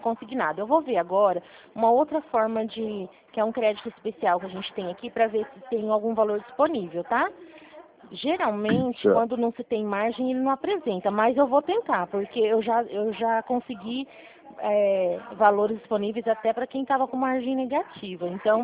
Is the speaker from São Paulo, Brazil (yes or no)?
yes; São Paulo, Brazil; dizem que eu sou paulista, porque paulistana é, paulistana é quem mora em São Paulo, capital, né? Não é assim que falam? E eu sou paulista.